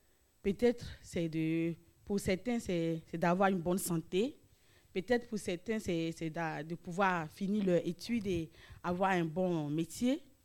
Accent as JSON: {"language": "French", "country": "Togo", "lives_now": "France", "said": "je viens d'un petit pays de l'Afrique. Le Togo est très petit et encore d'une petite ville, vous voyez."}